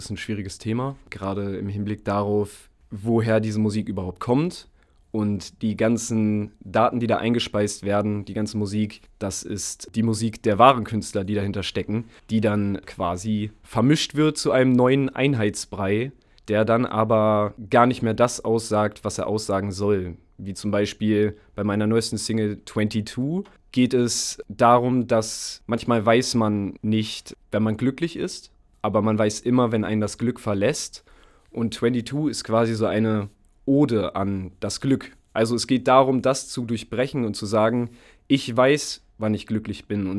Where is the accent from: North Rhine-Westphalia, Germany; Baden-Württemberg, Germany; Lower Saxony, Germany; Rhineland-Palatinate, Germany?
Lower Saxony, Germany; Hameln; Genau, ich komme aus Hameln. Bin hier zur Schule gegangen und habe hier auch die Geige gelernt zu spielen.